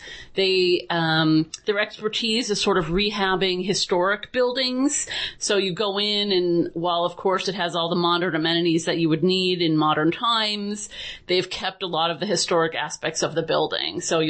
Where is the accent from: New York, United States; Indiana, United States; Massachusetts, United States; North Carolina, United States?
Massachusetts, United States; Worcester; I'm born and raised in Worcester.